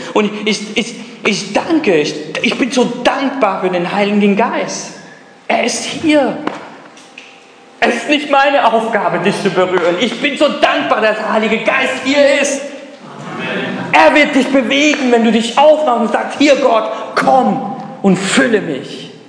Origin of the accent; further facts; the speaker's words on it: Pakistan; now in Germany; Ich bin Pakistaner, ich habe auch einen deutschen Ausweis. Ich sehe mich auch als Deutsch